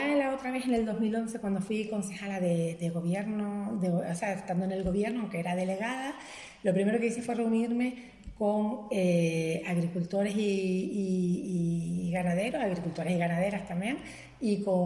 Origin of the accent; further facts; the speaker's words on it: La Garita, Canary Islands, Spain; me crié a pie de playa, en la garita, soy gariteña. No soy de Salineta. No. Yo soy gariteña. Lo único que por circunstancias aquí vivo en Clavina, que tampoco vivo en Salineta.